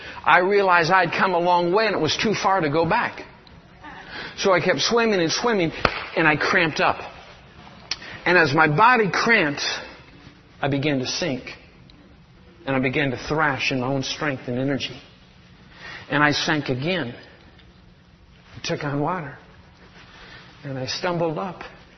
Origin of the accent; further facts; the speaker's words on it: Michigan, United States; Now, when I grew up in Michigan, I grew up out in the country in an old farmhouse. I grew up 5 miles from town.